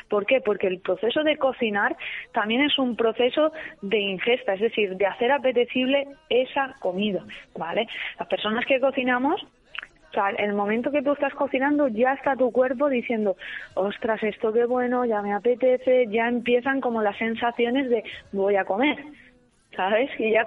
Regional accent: Alzira, Valencian Community, Spain; Yo soy de Alcira, todos los miércoles hay mercado.

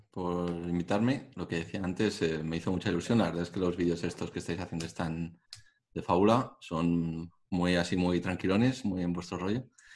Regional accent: Zaragoza, Aragon, Spain; moved away as an adult; soy de Zaragoza, sí. Nací en Zaragoza, viví en Zaragoza, me fui de Zaragoza a los 25 años o así. Ahora tengo alguno más, unos pocos nada más.

